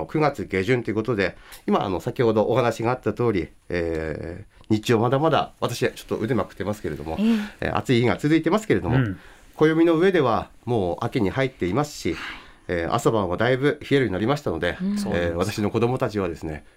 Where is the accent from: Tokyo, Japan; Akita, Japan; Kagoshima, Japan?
Akita, Japan; Jingūji; 刈り穂という酒蔵は私の地元神宮寺の酒蔵でありまして、